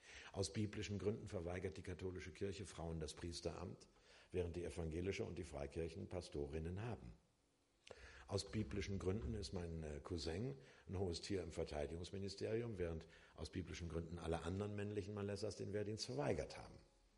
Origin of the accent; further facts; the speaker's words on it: Hamburg, Germany; als Hamburger